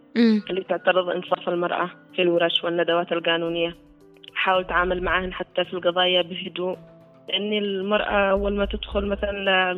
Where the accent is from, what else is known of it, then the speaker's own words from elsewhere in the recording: Yemen; هذه كمان كبيرة عندنا، نواجه هذا كبير عندنا في اليمن.